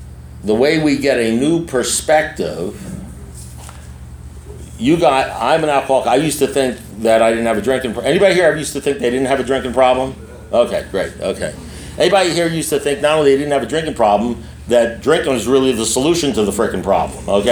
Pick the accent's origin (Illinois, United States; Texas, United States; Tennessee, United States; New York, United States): New York, United States; Great Neck; I was born in Great Neck, New York. I lived in New York for no particular reason why I'm an alcoholic, because I lived in New York.